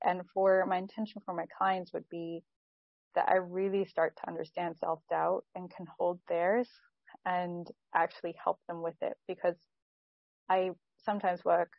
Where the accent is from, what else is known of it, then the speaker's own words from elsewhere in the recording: Hesse, Germany; English is a second language; also born or lived in Salzburg, Austria; I'm from Germany, currently in Germany as well, close to Frankfurt. I've lived in Salzburg, Austria for the last 4 years, so I'll be going back and forth during this program.